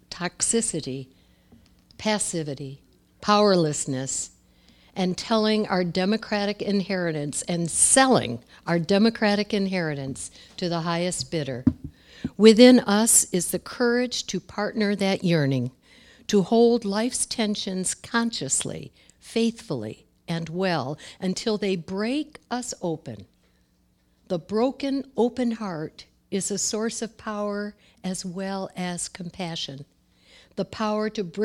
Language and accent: English; United States; I really could stand favorably towards my country and feel very good about being an American.